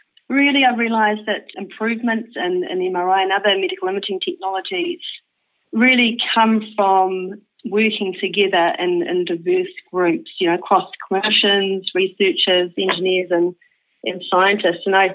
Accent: Gisborne, New Zealand; born there; I was born in Gisborne, in a little rural town just outside of Gisborne in New Zealand.

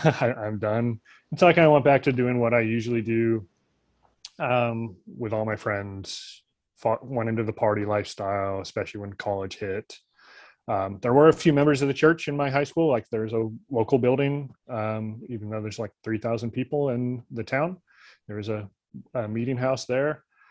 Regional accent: Missouri, United States; also born or lived in California; So he married my mom, converted to Pentecostalism, and then we moved to Missouri from California. And so I kind of grew up in a very small town in Missouri, so very much kind of Southern evangelical type ideals.

